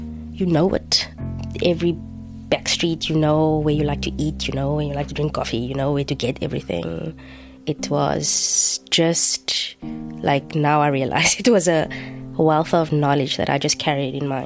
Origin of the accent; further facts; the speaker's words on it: Cape Town, Western Cape, South Africa; moved away as an adult; Well, I grew up in Cape Town. Anton grew up in Pretoria. But we had both been living in Cape Town for 15 years or so before we left.